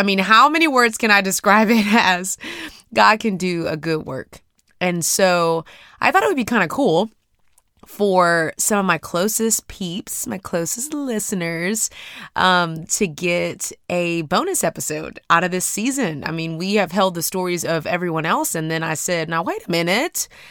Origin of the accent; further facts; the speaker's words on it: Houston, Texas, United States; I'm from Houston, Texas, okay?